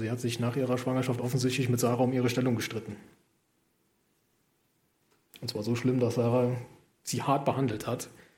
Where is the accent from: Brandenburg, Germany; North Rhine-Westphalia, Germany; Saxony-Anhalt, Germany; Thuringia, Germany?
North Rhine-Westphalia, Germany; now in Saarland, Germany; Ich komme aus Nordrhein-Westfalen. Im Saarland anzukommen, ist tatsächlich eine Hürde.